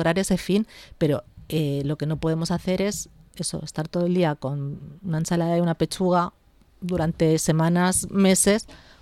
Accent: Spain

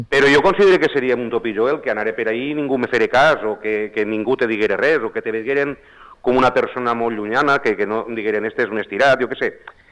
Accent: Sant Joan de Moró, Valencian Community, Spain; 10 anys d'alcalde de Sant Joan de Moró, del meu poble, sí.

